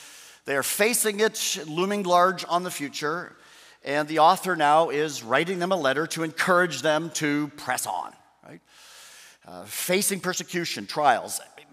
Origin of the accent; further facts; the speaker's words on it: Canada; In my home country of Canada